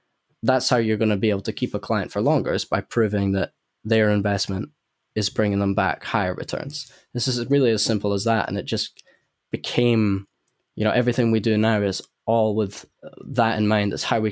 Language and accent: English; Edinburgh, Scotland, United Kingdom; accent: Edinburgh; And yeah, I don't have a London accent, but a lot of people from Edinburgh would probably say my Edinburgh accent's fading out as well.